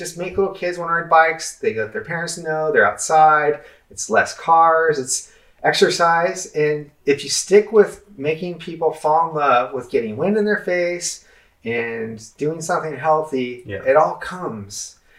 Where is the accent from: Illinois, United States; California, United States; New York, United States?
California, United States; San Francisco; I took my hometown, San Francisco, pulled together the leaders of the bike community